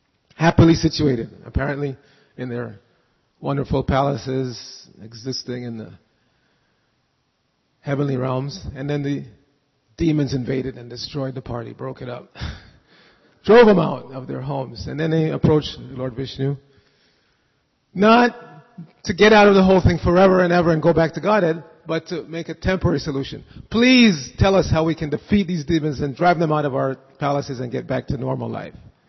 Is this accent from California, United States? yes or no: no; New York, United States; I grew up in New York. And I know the New Yorker mentality.